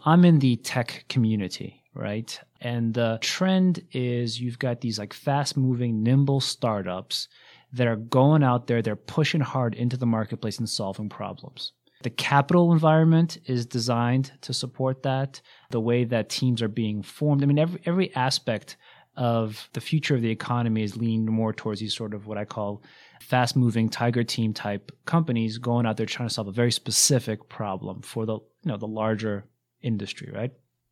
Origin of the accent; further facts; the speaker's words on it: Boston, Massachusetts, United States; I'm from Boston. I grew up in Boston, and I went to Boston University for my undergrad.